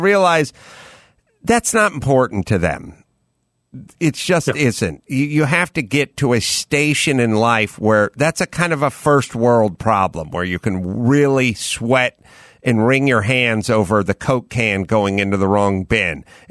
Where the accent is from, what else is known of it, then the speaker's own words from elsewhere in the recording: Los Angeles, California, United States; And I grew up in Los Angeles.